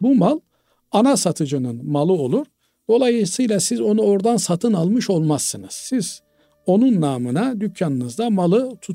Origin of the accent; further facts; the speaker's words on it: Bulgaria; moved away as an adult; now in Istanbul, Turkey; annem babam benim Bulgaristan'da orada yaşıyorlar. Ben de orada doğdum, büyüdüm. Sonra İstanbul'a geldim, tahsilimi İstanbul'da yaptım. Burada evlendim, çoluk çocuğum, işim gücüm burada.